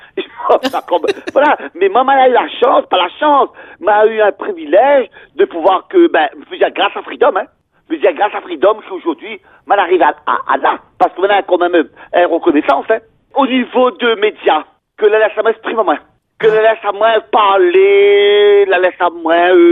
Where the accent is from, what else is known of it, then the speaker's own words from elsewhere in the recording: Trois-Bassins, Réunion; J'ai 50 quelques années et je viens de Trois-Bassins.